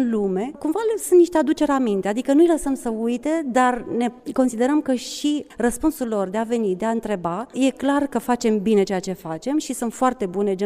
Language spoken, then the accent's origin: Romanian; Humulești, Neamț County, Romania; dacă tot vin din Humulești, am venit cu aceste povești